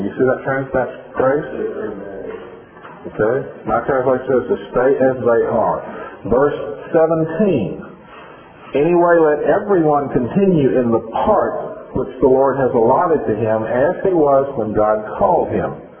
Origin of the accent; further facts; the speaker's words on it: Tennessee, United States; I grew up in East Tennessee